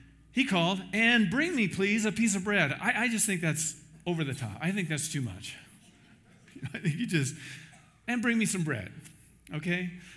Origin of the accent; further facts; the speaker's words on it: Iowa, United States; I'm from Iowa.